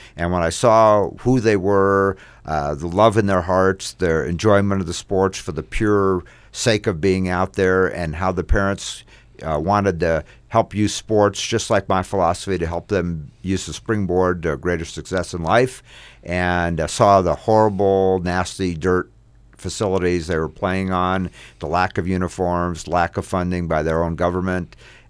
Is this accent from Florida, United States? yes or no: yes; Miami, Florida, United States; Of course, I had a lot of experience with that growing up in Miami